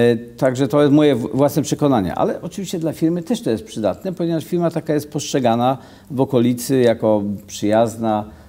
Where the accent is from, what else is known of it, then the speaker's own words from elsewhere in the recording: Poznań, Greater Poland Voivodeship, Poland; Znaczy ja w ogóle jestem takim poznaniakiem z dziada pradziada